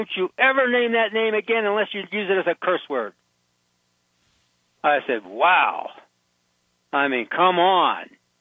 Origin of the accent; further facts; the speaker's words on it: Pittsburgh, Pennsylvania, United States; born there; I was born in Pittsburgh.